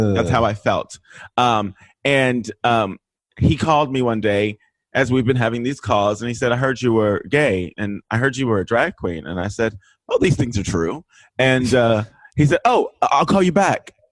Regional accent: Texas, United States; I come from Texas, and being a queer person of color is difficult.

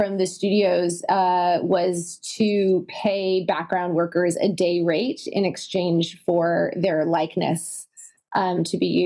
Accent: Italy; also born or lived in United States; I grew up in Italy, half here and half in the States.

